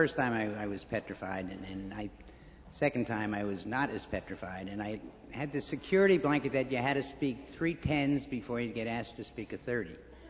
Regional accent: Flushing, New York, United States; born there; I was born here in New York City, actually out in Flushing, and I've spent the rest of my life telling people I'm from Western Long Island.

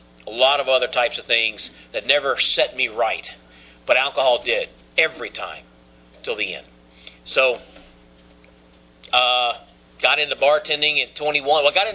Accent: Alabama, United States; now in Newport Richey, United States; I am a fish out of water in Florida. I am from Alabama and surrounded by Yankees.

